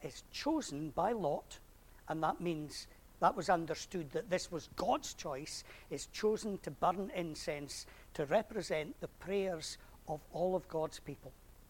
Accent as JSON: {"language": "English", "town": "Galashiels", "region": "Scotland", "country": "United Kingdom", "tie": "born or raised there", "said": "I grew up in Gala, hence I can call myself a Galilean."}